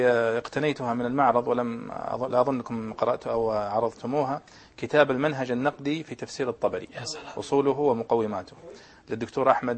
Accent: Saudi Arabia; عندنا في السعودية

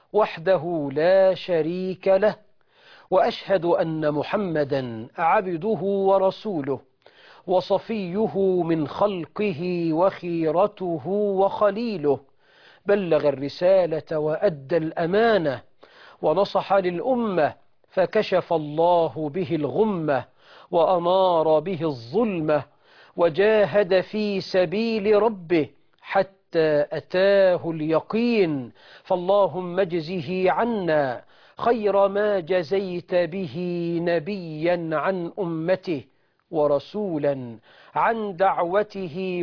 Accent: Egypt; وأنا كمصري شهادتي في شرف مصر ومكانة مصر ومجد مصر قد تبدو مجروحة لأنني واحد من أهل مصر

